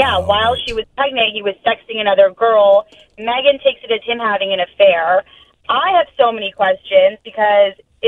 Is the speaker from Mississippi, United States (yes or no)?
no; Beverly Hills, California, United States; I got to go against my hometown of Beverly Hills